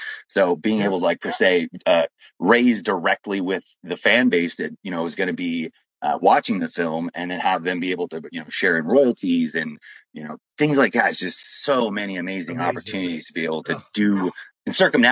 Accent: Las Vegas, Nevada, United States; it was completely and entirely shot in my hometown. And I'm born and raised here 30 years.

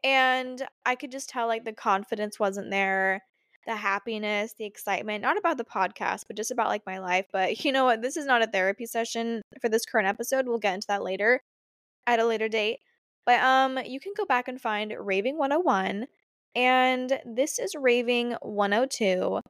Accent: Arizona, United States; my idea of summer is like kind of skewed because growing up in Arizona, it always felt like summer, except for like 2 months.

